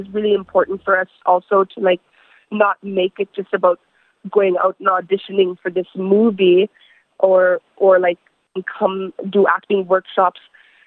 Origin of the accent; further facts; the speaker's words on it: Kugluktuk, Nunavut, Canada; actually, I'm from Kogluktuk